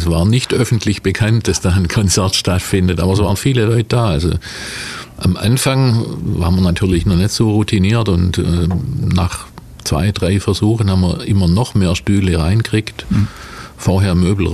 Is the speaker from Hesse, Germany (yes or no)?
no; Ulm, Baden-Württemberg, Germany; bin gebürtiger Ulmer, in Ulm aufgewachsen, war zum Studium dann mal weg und dann hat es mich zufällig wieder nach Ulm verschlagen.